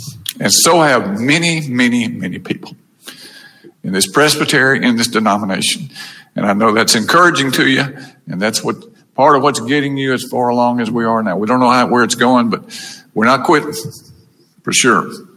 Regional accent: Brandon, Mississippi, United States; when I was a teenager growing up in Brandon.

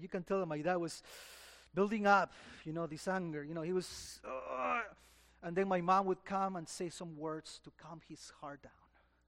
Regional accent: Lima, Peru; And I felt that pressure growing up in Peru, because my dad, as many of you know, was a Presbyterian minister there in Lima.

